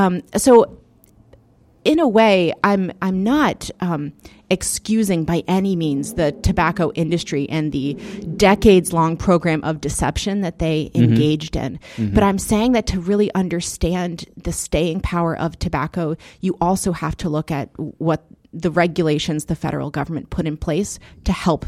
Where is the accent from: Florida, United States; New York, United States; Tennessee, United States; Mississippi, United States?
Florida, United States; And so I, growing up in Florida and having traveled extensively throughout the South